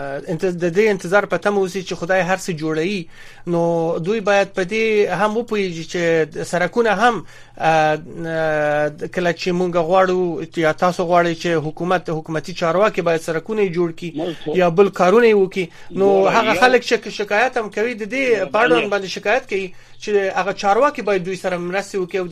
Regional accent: Kabul, Afghanistan; من خودم از کابل هستم

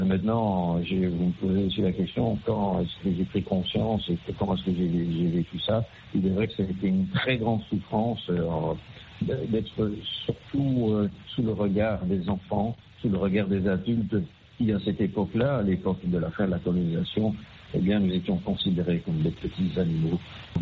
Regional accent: Belgium; donc personnellement, donc j'ai grandi en Belgique.

